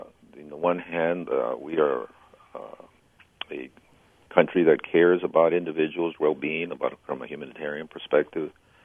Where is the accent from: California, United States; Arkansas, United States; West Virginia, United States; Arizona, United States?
California, United States; I mean, I grew up in California, so the weather is quite different from when I was growing up.